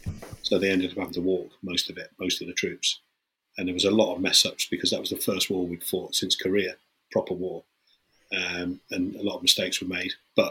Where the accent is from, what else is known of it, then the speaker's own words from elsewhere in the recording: United Kingdom; You know, I know I'm going to be biased because I'm British